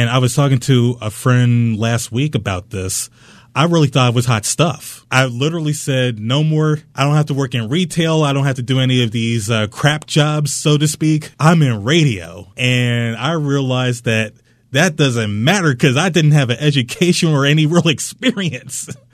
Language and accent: English; Maryland, United States; also born or lived in Washington, D.C.; I'm actually from Prince George's County, born in D.C., raised in Prince George's County, graduated from High Point High School